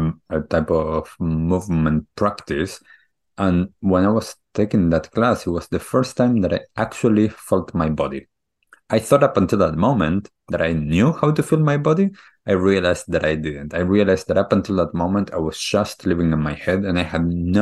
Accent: Argentina; different traditions that wasn't what I grew up with back in Argentina

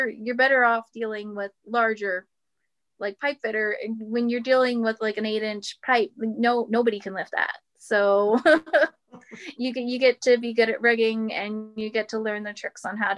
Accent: Fort McMurray, Alberta, Canada; Born and raised in Fort McMurray, Alberta. Proud of it. That's home for me.

